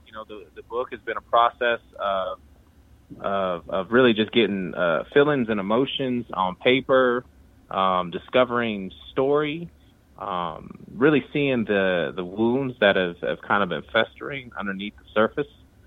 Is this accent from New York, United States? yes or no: no; California, United States; growing up in Cali and losing my father at 10 years old